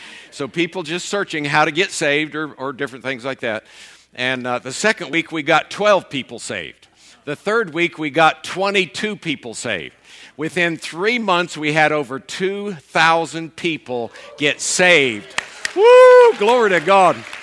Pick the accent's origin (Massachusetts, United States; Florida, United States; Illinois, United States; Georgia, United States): Florida, United States; Tampa; I was born and raised in Tampa, Florida. Lived there for 27 years. I was a beach bum.